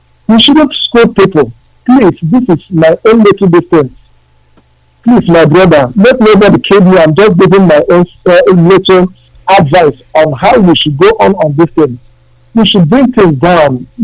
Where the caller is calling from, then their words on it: Malaysia; I'm calling from Malaysia.